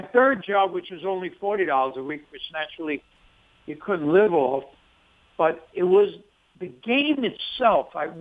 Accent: Brooklyn, New York, United States; growing up in Brooklyn, I really grew up with five families in one house, and we couldn't afford 50, I couldn't afford 50 cents to go horseback riding.

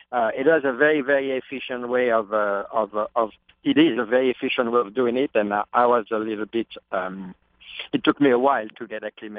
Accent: Normandy, France; it's a nice part of France. It's Normandy is a little bit what, I mean, to France, what Kentucky is to America. You know, that's where you have the best breeding, the best farms. So, I mean, I grew up in a nice setting.

